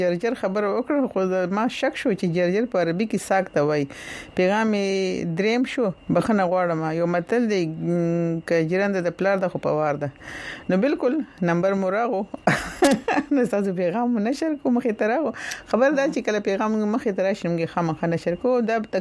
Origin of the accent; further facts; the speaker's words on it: Swat, Khyber Pakhtunkhwa, Pakistan; د سوات نه یم